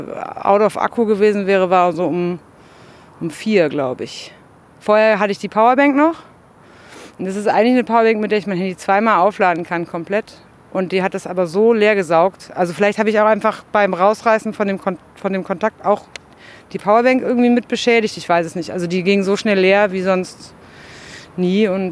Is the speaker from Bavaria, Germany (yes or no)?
no; Cologne, North Rhine-Westphalia, Germany